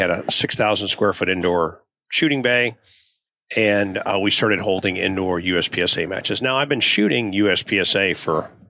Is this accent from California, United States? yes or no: no; Chicago, Illinois, United States; So I joined the Army in 1987. So I grew up in Chicago, had a pretty